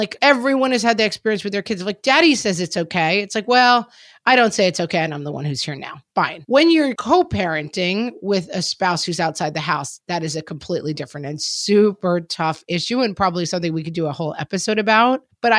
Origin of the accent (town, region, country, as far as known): Texas, United States; born or raised there